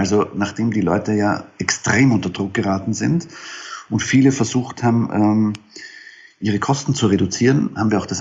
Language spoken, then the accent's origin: German; Austria; wie man bei uns in Österreich sagt